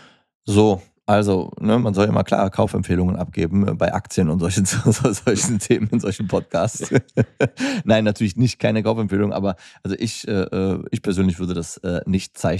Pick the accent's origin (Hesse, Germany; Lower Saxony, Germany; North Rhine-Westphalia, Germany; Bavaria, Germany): North Rhine-Westphalia, Germany; Hürth; Ich komme aus Hürth bei Köln.